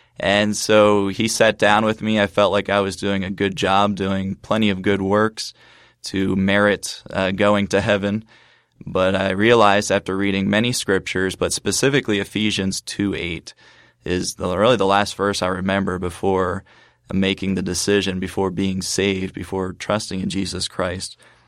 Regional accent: Lancaster, Pennsylvania, United States; I'm originally from the Lancaster, Pennsylvania area, the home of Amish country.

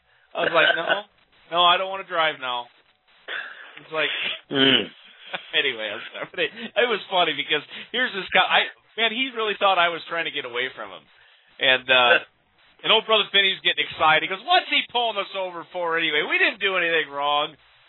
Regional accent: Minnesota, United States; But I'm from Minnesota.

